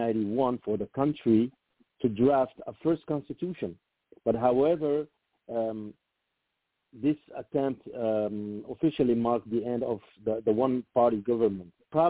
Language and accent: English; Djibouti; I am from the Arab community and the Afar community